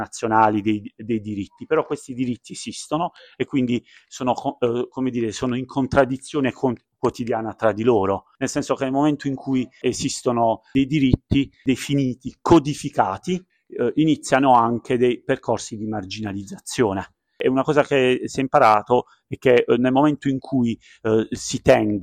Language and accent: Italian; Bari, Apulia, Italy; vabbè, vengo da Bari.